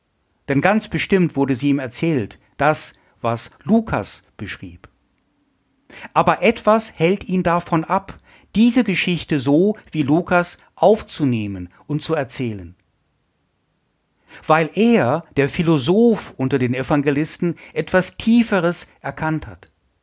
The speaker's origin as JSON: {"language": "German", "town": "Essen", "region": "North Rhine-Westphalia", "country": "Germany", "said": "Ich komme ja aus Essen, aus dem Ruhrgebiet"}